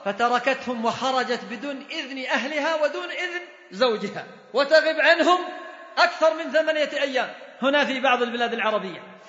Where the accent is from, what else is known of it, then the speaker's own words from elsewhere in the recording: Yemen; وإن كان عندنا في اليمن وبعض الدول لا بأس الحجاب فيه أهون